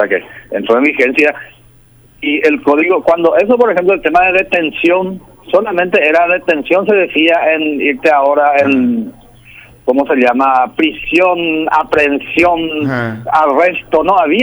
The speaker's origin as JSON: {"language": "Spanish", "country": "Paraguay", "said": "todos somos paraguayos"}